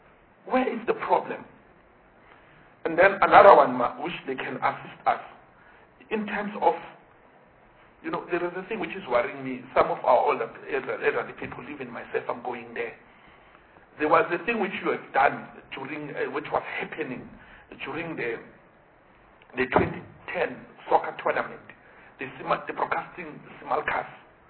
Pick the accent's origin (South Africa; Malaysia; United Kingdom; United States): South Africa; Bethlehem, Free State; In the rural, I'm a rural boy, of course. I'm from Bethlehem, Zambanin.